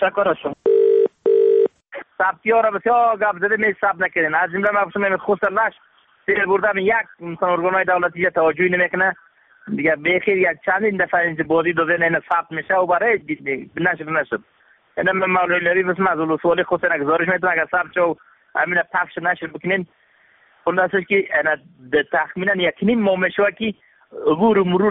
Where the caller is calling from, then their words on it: Kabul, Afghanistan; از کابل زنگ می زنم.